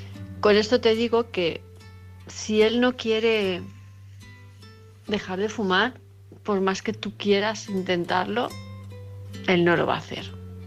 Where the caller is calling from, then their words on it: Palma de Mallorca, Balearic Islands, Spain; de Palma de Mallorca